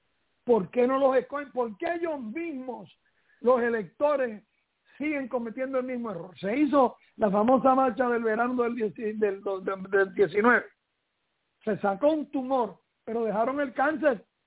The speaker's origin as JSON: {"language": "Spanish", "country": "Puerto Rico", "said": "pero somos los puertorriqueños los que seguimos eligiendo"}